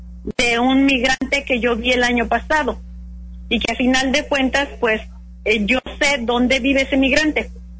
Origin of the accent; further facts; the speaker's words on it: Mexico; si nosotros como mexicanos decimos emigramos porque vivimos en pobreza